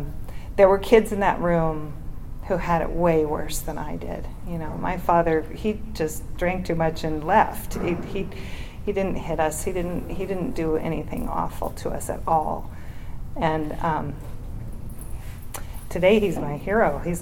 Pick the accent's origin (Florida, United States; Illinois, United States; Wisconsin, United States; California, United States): California, United States; Solvang; Growing up in Solvang was interesting. The family down the street didn't like me playing with their daughters because I'm only a quarter Danish, and you know, they were full-blooded Danes. So I grew up feeling a little different, and like I didn't fit in.